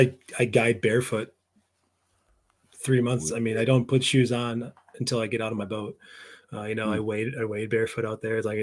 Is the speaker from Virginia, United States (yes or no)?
no; Wausau, Wisconsin, United States; A couple hours north. I'm from Wausau. So you know, I grew up fishing the Wisconsin River, you know, that runs through that area